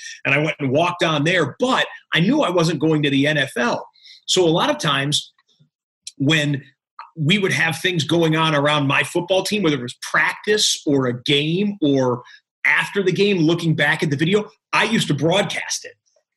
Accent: Michigan, United States; I grew up in Michigan, but I went to school in New York

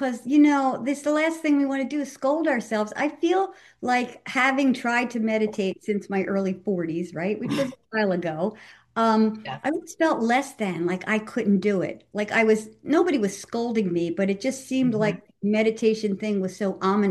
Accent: Philadelphia, Pennsylvania, United States; I think it's because I grew up in Philly, where they're hilarious. We're hilarious people, right? And Italians are very loud and very funny.

